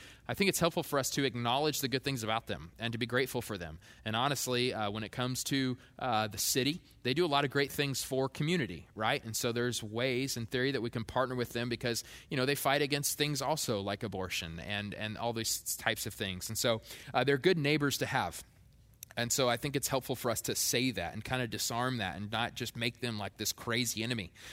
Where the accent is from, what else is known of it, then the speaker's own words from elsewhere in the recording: Queen Creek, Arizona, United States; I grew up here in Queen Creek, okay?